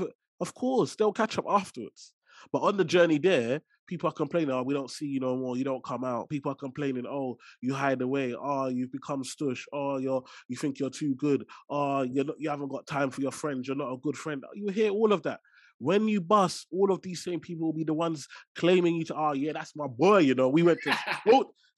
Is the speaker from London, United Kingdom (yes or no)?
yes; London, United Kingdom; And growing up, I grew up in Tower Hamlets, East London.